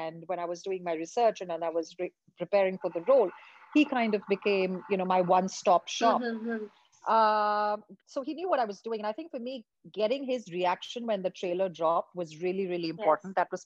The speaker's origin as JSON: {"language": "English", "country": "India", "tie": "born or raised there", "said": "especially for all girls growing up in India"}